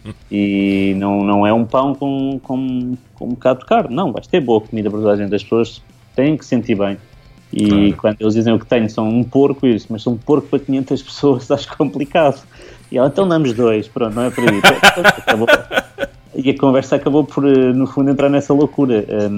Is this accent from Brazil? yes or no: no; Setúbal, Portugal; Eu sou de Setúbal, é a grande cidade, é uma das maiores cidades de Portugal, é a minha cidade